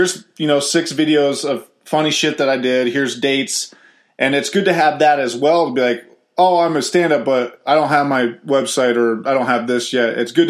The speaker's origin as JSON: {"language": "English", "country": "United States", "said": "Especially being an American."}